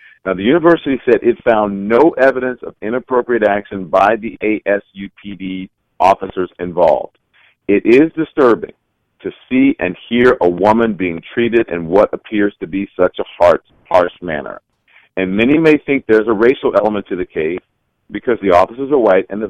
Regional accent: New York City, New York, United States; I walk in the middle of the street, right, as a New Yorker, and a former New Yorker, now a current New Yorker.

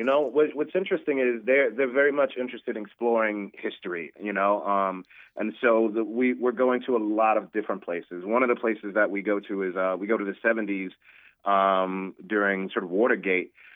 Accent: New York, United States; I'm back in my hometown just for the day in New York, and it feels good, man.

